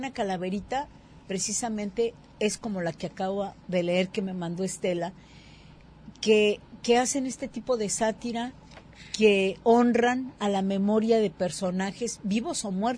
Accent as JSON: {"language": "Spanish", "country": "Mexico", "said": "esos somos los mexicanos."}